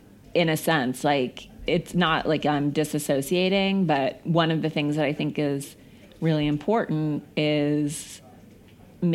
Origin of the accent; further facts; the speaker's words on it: Missoula, Montana, United States; I'm almost 40, and I grew up in Missoula, Montana, which is like a small town.